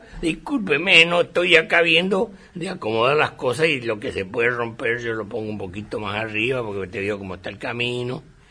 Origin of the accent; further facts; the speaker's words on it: Villa Ángela, Chaco, Argentina; me acompañó a mi pueblo a inaugurar la avenida Artigas, en mi pueblo, en Villa Ángela, que es tercera ciudad del Chaco.